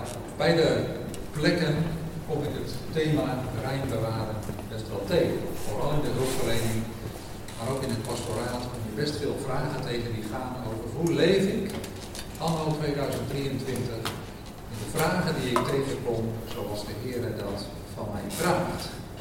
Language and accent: Dutch; Dordrecht, South Holland, Netherlands; Ik kom uit Dordrecht.